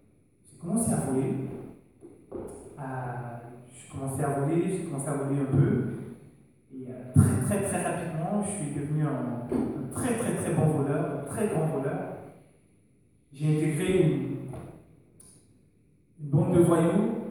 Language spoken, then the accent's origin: French; Cameroon; d'origine camerounaise. Je suis né au Cameroun, où j'ai grandi, dans une famille, pas vraiment chrétienne, mais on n'était pas musulmans, donc voilà, on pourrait se dire chrétien.